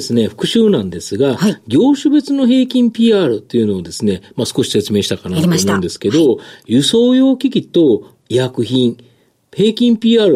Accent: Kansai, Japan; やはり関西人なんで

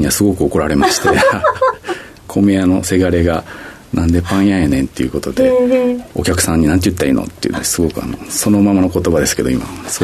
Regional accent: Osaka, Japan; はい、大阪の方の出身でございまして、

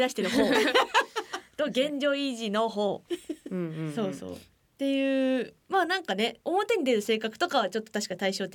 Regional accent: Iwate, Japan; 私たちもでも岩手県出身なので、東北の人って結構腰が低い人が多いんですよ

